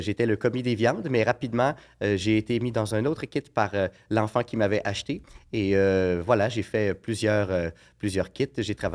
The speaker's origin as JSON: {"language": "French", "town": "Val-Bélair", "region": "Quebec", "country": "Canada", "tie": "born there", "said": "à l'endroit où je suis né, hein, c'est-à-dire près de Val-Bélair."}